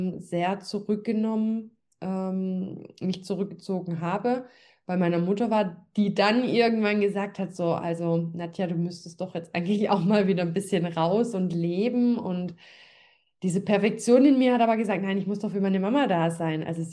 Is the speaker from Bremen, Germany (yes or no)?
no; Baden-Württemberg, Germany; Ich komme ja hier aus dem Schwabenländle, also Schaffen, schaffe Häuslebauer.